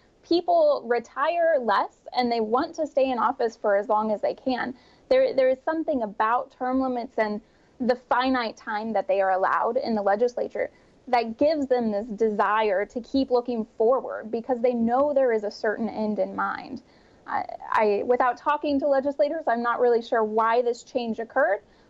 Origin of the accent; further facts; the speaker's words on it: Missouri, United States; And that is in states like my home state of Missouri.